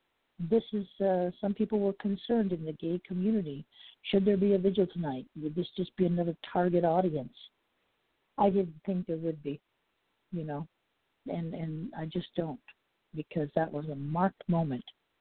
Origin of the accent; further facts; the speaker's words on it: the North, United States; now in Orlando, United States; It's been my place, my hometown for a long time. Don't say for, because you can tell I'm from really up north. Because Southerners don't say fur.